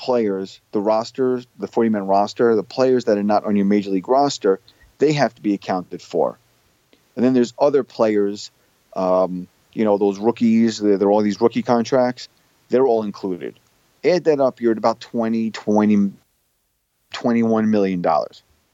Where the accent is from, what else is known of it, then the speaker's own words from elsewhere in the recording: New York, United States; being a New Yorker, that's what the Yankees have been talking about now for a couple of years.